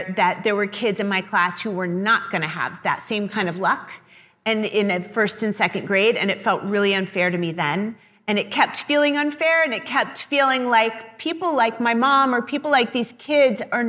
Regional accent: West Virginia, United States; So I grew up in West Virginia. I was surrounded by rural generational poverty, but I grew up in a middle-class house.

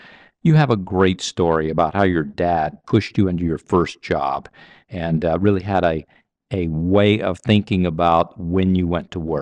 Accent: Mississippi, United States; I grew up in Mississippi, I do.

